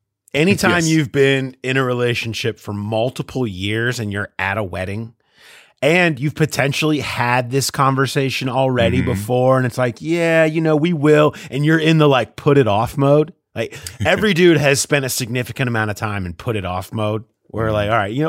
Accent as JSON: {"language": "English", "town": "Cincinnati", "region": "Ohio", "country": "United States", "said": "And I'm like, hey, I'm from Cincinnati."}